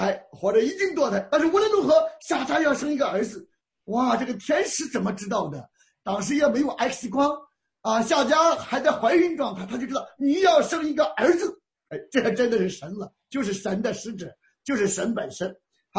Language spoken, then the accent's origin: Chinese; China; 为什么我们中国人就没有逃荒的权利呢？